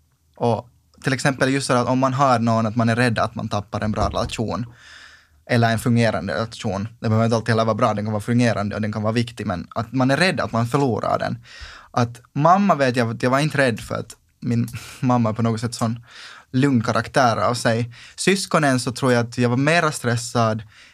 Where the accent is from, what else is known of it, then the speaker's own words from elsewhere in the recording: Sipoo, Uusimaa, Finland; Jag kommer alltså från Sibbo, och det är relativt liksom fine där